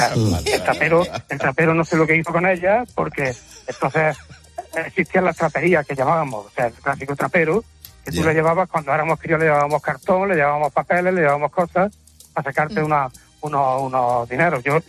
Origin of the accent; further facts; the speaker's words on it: Andújar, Andalusia, Spain; now in Navarre, Spain; yo tenía 16 años y las tenía en principio. Claro, yo hice una mudanza desde mi pueblo, que es Andújar, le hicimos a Navarra.